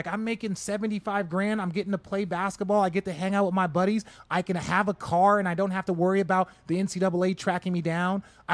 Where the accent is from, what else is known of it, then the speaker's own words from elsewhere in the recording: Glendale, Arizona, United States; I grew up in Glendale.